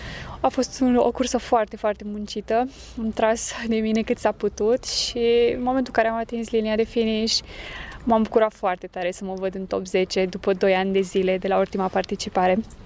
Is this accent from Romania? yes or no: yes; Mângura, Romania; Locul meu natal este într-o zonă montană, mai exact la Mângura.